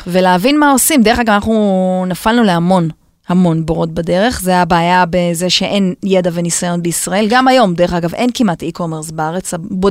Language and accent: Hebrew; Kfar Saba, Central District, Israel; also born or lived in Beersheba, Israel; אני גם עברתי בגיל 4 לכפר סבא, אבל זה תמיד כיף להגיד